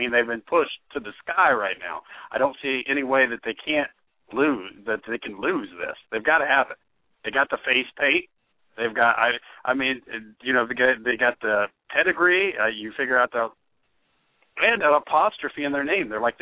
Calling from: Australia; I'm calling from Australia.

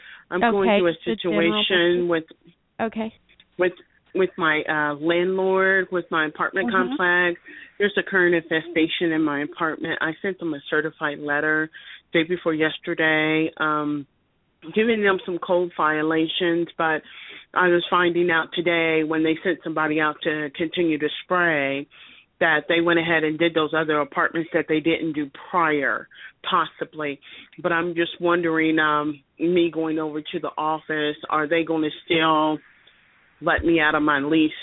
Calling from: Ohio, United States; And I'm calling from Ohio.

